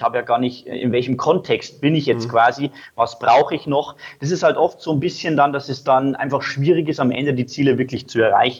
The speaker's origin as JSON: {"language": "German", "region": "Bavaria", "country": "Germany", "said": "Ich komme aus Deutschland, aus Bayern, habe hier in Eckenfelden, das ist so eine Kleinstadt in Bayern, ein Fitnessstudio"}